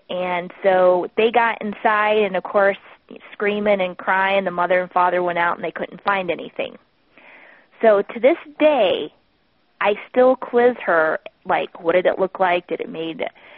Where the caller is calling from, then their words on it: Colorado, United States; I am calling from Colorado.